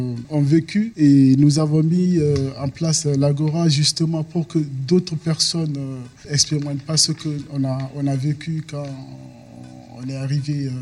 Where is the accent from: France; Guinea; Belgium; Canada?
Guinea; je suis guinéen